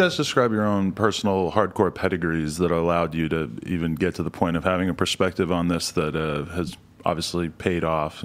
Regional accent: New Hampshire, United States; that I was going to shows in Boston and stuff since I grew up in New Hampshire.

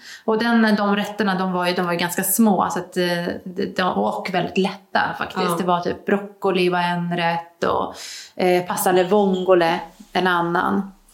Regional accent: Sweden; also born or lived in Italy; Så att för mig som svensk att komma ner dit, i början av tiden jag bodde där nere också, så min italienska var inte särskilt bra.

